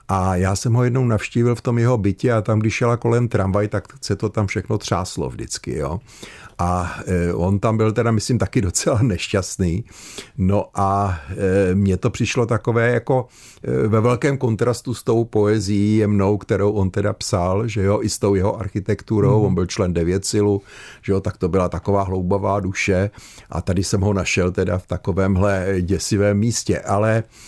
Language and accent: Czech; Prague, Czechia; za mýho dětství v Praze bylo kolem stovky, dneska jich je asi 5